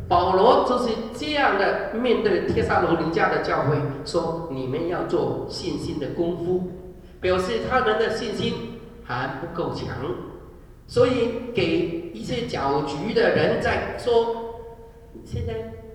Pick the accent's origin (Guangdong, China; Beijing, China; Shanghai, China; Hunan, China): Guangdong, China; 我们广东人说 money money home，